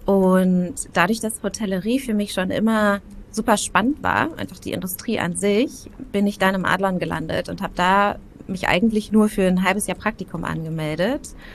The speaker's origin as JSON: {"language": "German", "region": "Berlin", "country": "Germany", "tie": "born or raised there", "said": "komme ursprünglich tatsächlich aus Berlin, bin einer der wenigen Ur-Berliner in sowohl unserer Firma, aber auch in Berlin selber. Habe hier Abi gemacht"}